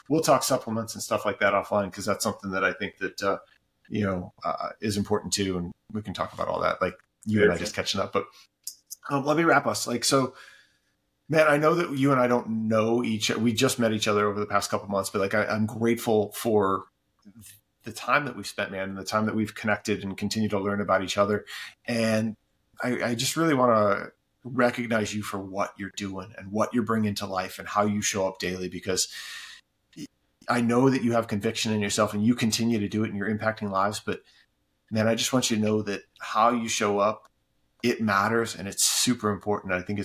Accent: Cleveland, Ohio, United States; I mean, I'm from Cleveland originally.

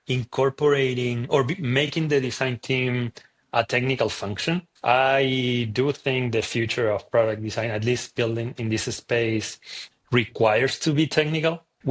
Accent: Chile; English is a second language; I come from Chile.

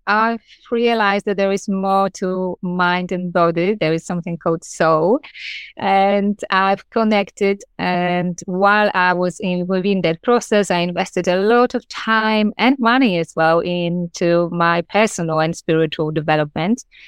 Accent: Poland; accent: Polish; English is a second language; moved away as an adult; now in London, United Kingdom; I'm joining you from London in the United Kingdom, and my accent comes from Poland, where I was born, brought up, and I moved to live in London in 2000, I believe. So if you count your my years, it's nearly half of my life. I've been here nearly here for half of my life.

